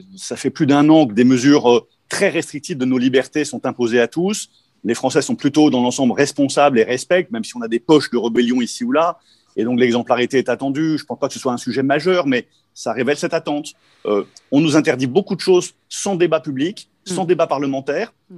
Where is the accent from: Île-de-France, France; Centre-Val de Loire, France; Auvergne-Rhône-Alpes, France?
Île-de-France, France; Paris; en tant que Parisien, j'aurais envie de vous dire, prenez-la.